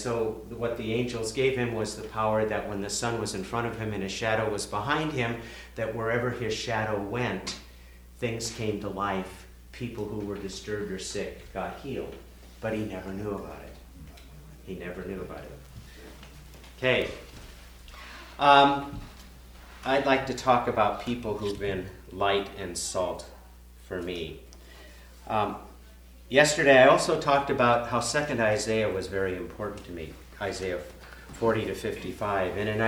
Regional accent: Spokane, Washington, United States; born there; I was born in Spokane, Washington, in Sacred Heart Hospital on September the 21st, 1937.

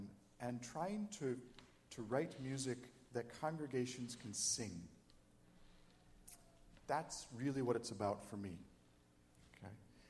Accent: Buffalo, New York, United States; I'm originally from New York, from Buffalo, New York. And I grew up in the inner city of Buffalo, New York.

